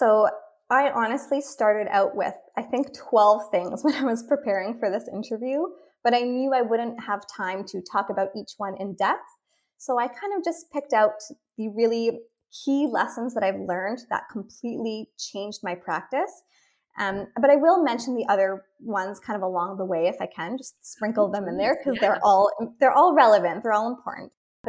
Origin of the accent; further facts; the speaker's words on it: Windsor, Ontario, Canada; moved away as an adult; Yeah, so I am Canadian. I am from Windsor, Ontario